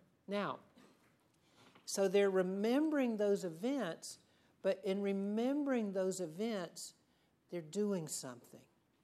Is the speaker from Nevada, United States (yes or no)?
no; Atlanta, Georgia, United States; one of my favorite memories is I grew up in Atlanta, and my mom, after school let out, between, you know, that just few days between school letting out and Christmas, she would take us to buy our Christmas presents at the big downtown department store.